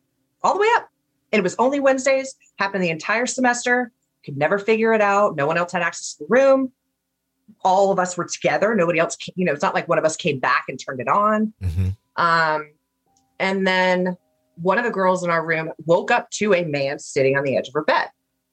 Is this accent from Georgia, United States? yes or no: yes; Atlanta, Georgia, United States; I grew up in Atlanta, so my parents and I, other kids in the family, had gone to dinner at this Mexican place.